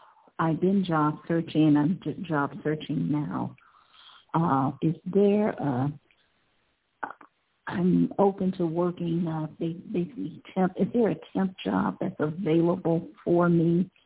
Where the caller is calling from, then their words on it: Ohio, United States; I'm calling from Ohio.